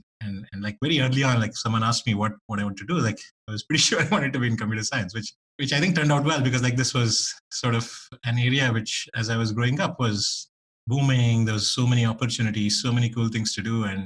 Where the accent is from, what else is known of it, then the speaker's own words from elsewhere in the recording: Bangalore, Karnataka, India; yeah, and it was even rarer when I grew up in India in Bangalore.